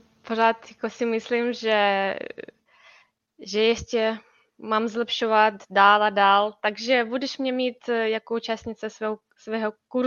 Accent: Ukraine; Czech is a second language; moved away as an adult; now in Czech Republic; Jo, jsem z Ukrajiny, pocházím z Ukrajiny a přijela jsem tady od začátku války tady jsem.

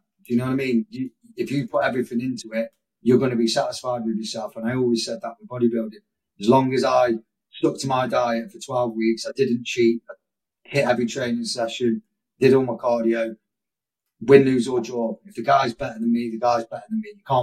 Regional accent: Stafford, West Midlands, United Kingdom; And anyway, I got back to my hometown, Stafford, where I live, to the station.

